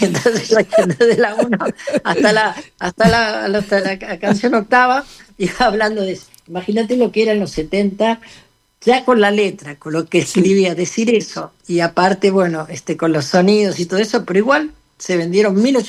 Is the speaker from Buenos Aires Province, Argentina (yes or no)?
yes; Mercedes, Buenos Aires Province, Argentina; born there; Yo nací en Mercedes y pasaba los veranos y los fines de semana allá. La familia por parte de mamá es de Mercedes y mi papá era de Luján